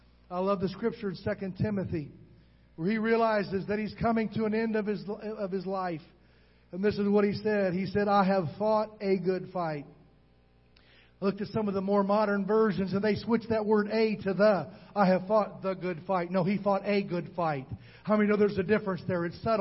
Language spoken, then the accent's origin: English; Worthington, Minnesota, United States; I'm from Worthington, Minnesota, where they have the National Junior College Wrestling Championship every year.